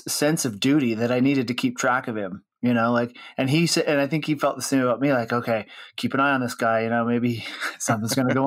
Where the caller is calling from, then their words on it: Salt Lake City, Utah, United States; Well, I'm home sequestered in Salt Lake City, Utah, which is where I live most of the time when I'm not traveling